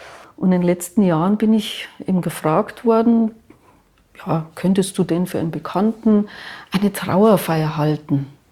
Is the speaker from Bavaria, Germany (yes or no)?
yes; Kolbermoor, Bavaria, Germany; born there; Und ich bin in Kolbermoor geboren